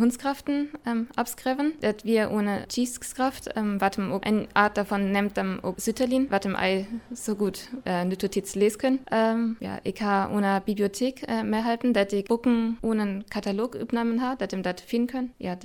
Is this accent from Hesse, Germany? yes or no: no; Halle, North Rhine-Westphalia, Germany; now in Kiel, Germany; ich bin 25 Jahre alt und ich bin aus Nordrhein-Westfalen, aus Halle-Westfalen, das ist bei Bielefeld